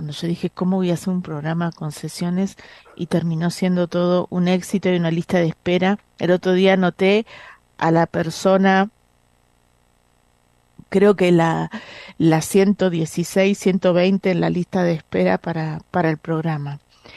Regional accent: Bahía Blanca, Buenos Aires Province, Argentina; me acuerdo el año pasado que estaba en mi ciudad natal, en Bahía Blanca

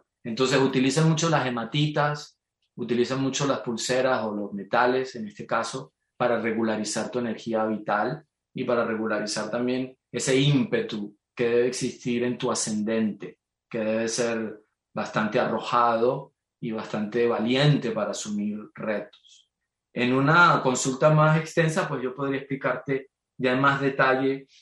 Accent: Bogotá, Colombia; Soy bogotano, claro.

